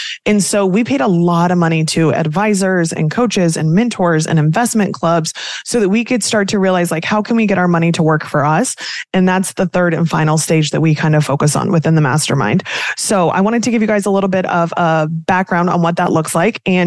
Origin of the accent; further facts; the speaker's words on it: Kansas, United States; I talk fast. I fit right in Jersey, even though I'm from Kansas.